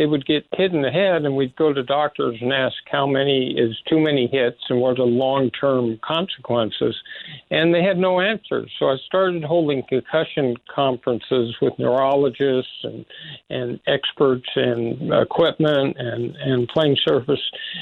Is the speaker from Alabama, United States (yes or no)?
no; Los Angeles, California, United States; when we were growing up in Los Angeles, my dad had my two brothers